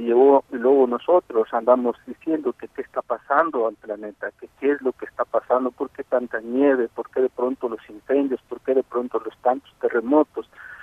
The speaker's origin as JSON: {"language": "Spanish", "country": "Mexico", "said": "los que somos mexicanos"}